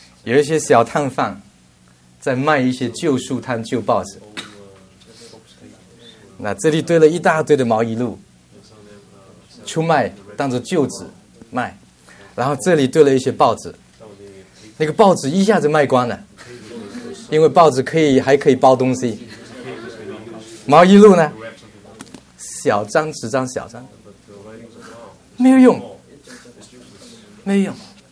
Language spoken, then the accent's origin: Chinese; China; 不仅美国人读圣经，我们中国人也读。